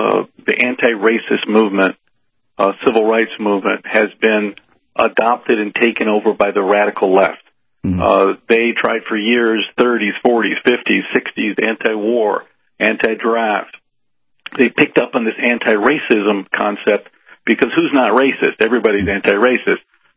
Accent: Tennessee, United States; because I grew up in Tennessee in the 70s, I never heard the N-word.

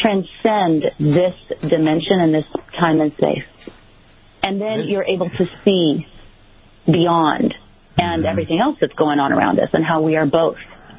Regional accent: Dallas, Texas, United States; I grew up in Dallas, Texas. It wasn't a big thing that people spoke of back

